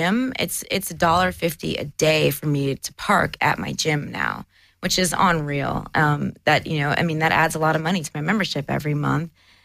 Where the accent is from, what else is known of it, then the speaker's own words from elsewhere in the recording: Detroit, Michigan, United States; growing up in Detroit, we didn't have, like, a lot of good Mexican food.